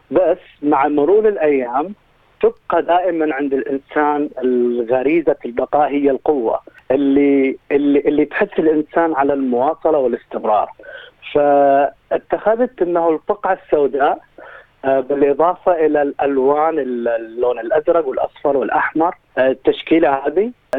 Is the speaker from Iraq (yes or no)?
yes; Iraq; now in Australia; من غادرة بلدي العراق